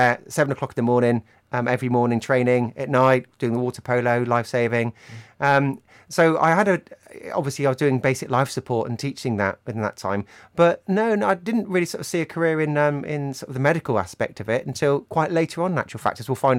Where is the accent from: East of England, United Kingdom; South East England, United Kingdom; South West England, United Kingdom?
South West England, United Kingdom; Yeovil; Yeah, over in Yeovil, yes. Yeah, yeah. Born and bred in Yeovil.